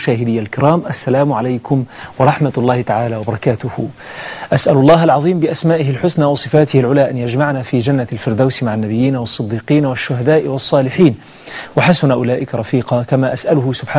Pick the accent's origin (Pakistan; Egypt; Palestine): Egypt; حينما أذهب أنا وأنا من مصر